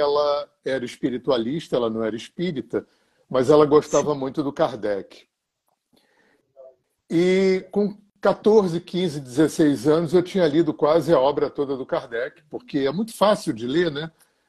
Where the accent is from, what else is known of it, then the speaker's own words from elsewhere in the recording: Rio de Janeiro, Brazil; moved away; Eu nasci e passei minha adolescência no Rio de Janeiro. Eu fui carioca. Eu já moro muito tempo fora do Rio, da cidade do Rio de Janeiro.